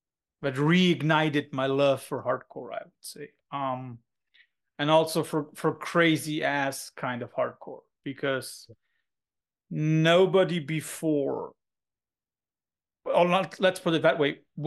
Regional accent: Cologne, North Rhine-Westphalia, Germany; English is a second language; You know, I'm coming from Cologne. We can proclaim our love for men, even though we ain't gay.

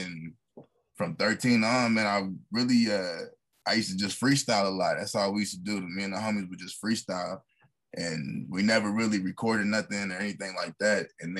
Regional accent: Wichita, Kansas, United States; Well, I'm from Wichita, Kansas. That's where I'm at now, actually. I've been here my whole life, pretty much.

